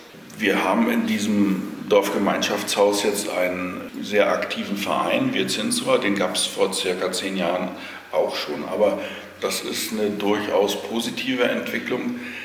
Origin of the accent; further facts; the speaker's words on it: Anklam, Mecklenburg-Vorpommern, Germany; born there; Ich bin in Anklam geboren und seit 1967 wohnt meine Familie, also meine Eltern, hier in dem Dorf bzw. in der Gemeinde.